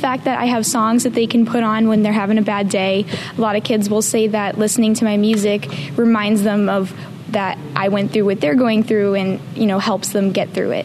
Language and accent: English; Massachusetts, United States; growing up, I was bullied because I'm from Massachusetts, and I've always loved country music